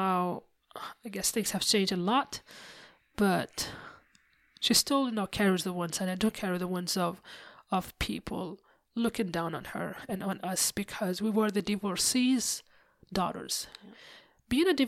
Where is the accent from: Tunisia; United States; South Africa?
Tunisia; a divorcee background in an Arab country. Though I have to say that things have changed in my home country of Tunisia